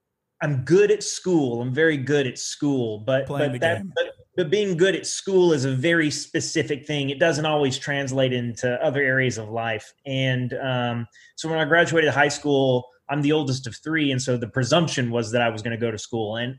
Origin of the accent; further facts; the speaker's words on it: Oklahoma, United States; I'm from Southeast Oklahoma, which I know you're in Texas. And so, like, I'm from the buckle of the Bible Belt.